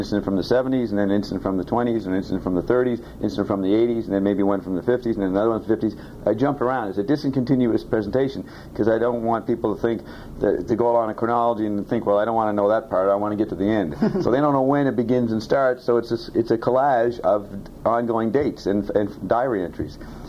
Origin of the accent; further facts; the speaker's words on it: Paris, Île-de-France, France; English is a second language; also born or lived in Canada; I was born in Paris, so I have a strange identity. I'm French, but then I had a landed immigrant status in Canada